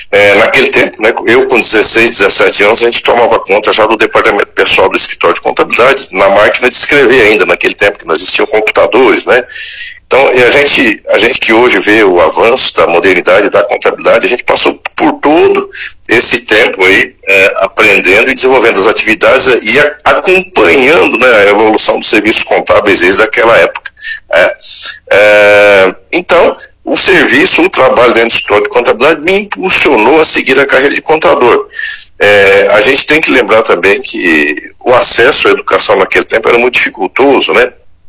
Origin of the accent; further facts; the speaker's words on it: Paranavaí, Paraná, Brazil; Eu sou natural aqui da nossa cidade de Paranavaí, Paraná. Nasci em Paranavaí, morei um pouquinho na cidade vizinha de Itambuara. E depois a gente fixou residência aqui em Paranavaí, lá nos anos 80, né?